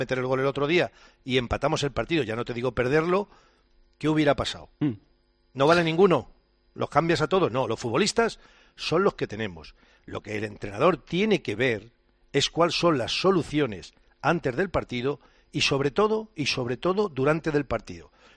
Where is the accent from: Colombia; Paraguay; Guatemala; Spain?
Spain; Yo soy español. Es que yo quiero a mi país.